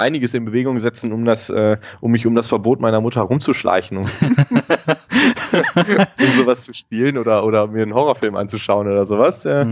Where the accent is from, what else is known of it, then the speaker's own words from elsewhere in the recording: Duisburg, North Rhine-Westphalia, Germany; ich komme aus Duisburg, bin normalerweise Sozialarbeiter an einer Grundschule